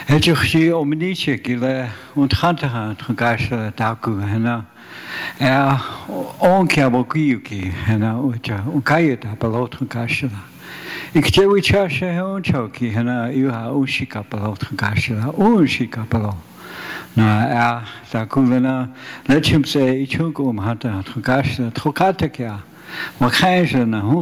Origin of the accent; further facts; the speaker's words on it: South Dakota, United States; first language Lakota; English is a second language; I like to say a prayer in my first language, which is Lakota. Sichanghu Lakota Yati. I come from the Rosebud Sioux tribe.